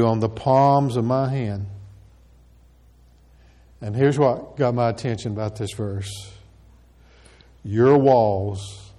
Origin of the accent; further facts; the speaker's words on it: Tennessee, United States; I grew up here in East Tennessee. Growing up in East Tennessee, you know what, you know, Tennessee football is all about and everything like that.